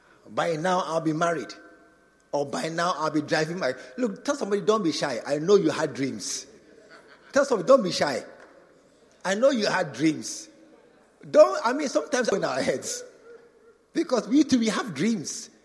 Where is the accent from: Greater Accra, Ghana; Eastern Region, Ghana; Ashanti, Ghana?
Ashanti, Ghana; Kumasi; I don't know where in Kumasi like Dansoma. I said, hey, I've come to my hometown again.